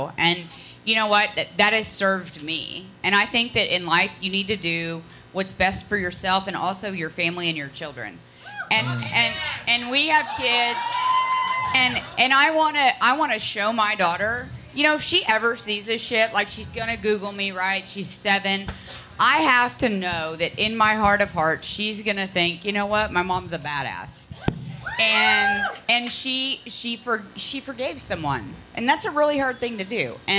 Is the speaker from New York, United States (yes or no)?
no; Connecticut, United States; also born or lived in Ohio; Well, I'm from Connecticut and then Ohio.